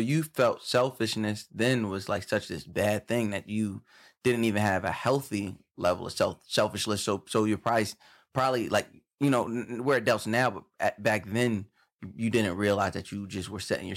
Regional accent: New York, United States; I grew up on Long Island. Yes, I grew up on the black side. And yes, it was underserved, underprivileged. But it was for all encompassing terms, it was a middle class black neighborhood.

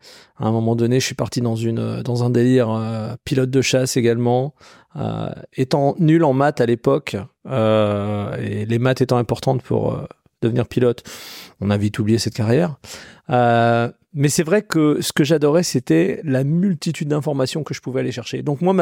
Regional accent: Colmar, Grand Est, France; moi j'ai grandi en Alsace. À Colmar, famille, bah écoute, papa, maman, mon petit frère, ma petite sœur, et une famille, j'ai envie de presque dire traditionnelle, d'immigrés portugais

